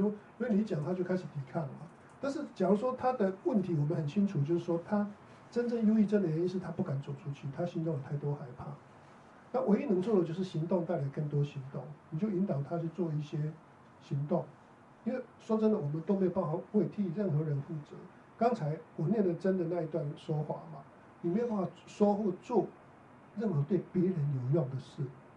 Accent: Taiwan; moved away as an adult; now in United States; 我从台湾来美国

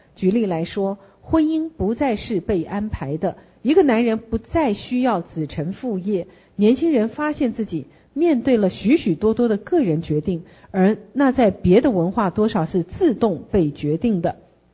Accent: Taiwan; 好，我们台湾人民，台湾人民，我们一直想要挣脱过去历史的包袱

